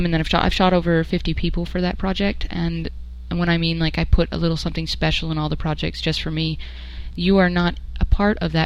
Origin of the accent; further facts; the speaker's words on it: New Jersey, United States; born there; also born or lived in Ohio / Minnesota / San Antonio; now in Dallas, United States; I was born in New Jersey. I've lived in Ohio. I have lived in Minnesota. I've lived in San Antonio twice.